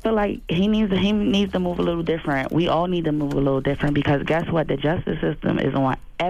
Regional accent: Philadelphia, Pennsylvania, United States; I am irritated, and I'm from Philly.

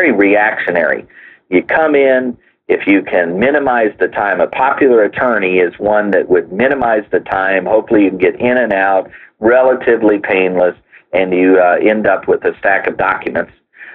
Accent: Indianapolis, Indiana, United States; and I'm from Indianapolis, Indiana, so out here in the heartland, living trusts were completely unknown

